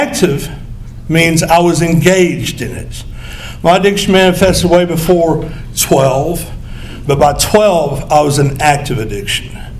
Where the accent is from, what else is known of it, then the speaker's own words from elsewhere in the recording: Greenville, Tennessee, United States; And, you know, growing up in East Tennessee, Greenville, Tennessee, I felt out of place at a very early age